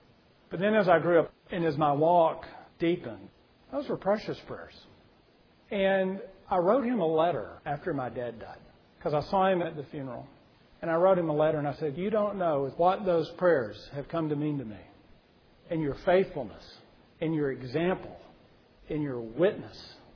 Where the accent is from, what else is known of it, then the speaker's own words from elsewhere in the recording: Tyler, Texas, United States; This last year, a person passed that was in our church in Tyler growing up, Brother Malone.